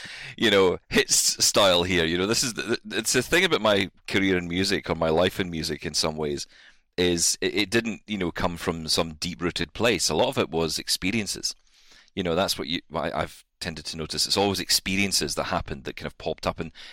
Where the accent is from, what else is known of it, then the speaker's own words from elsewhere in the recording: Glasgow, Scotland, United Kingdom; either growing up in Glasgow or frankly anywhere in the world, your mum and dad might mollycoddle you a little bit.